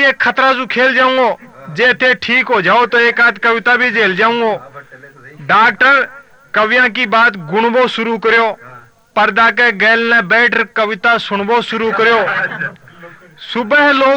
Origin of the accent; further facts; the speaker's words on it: Rajasthan, India; राजस्थान में पानी की बड़ी समस्या है, मेरे गांव में भी एक सरकारी नल लगा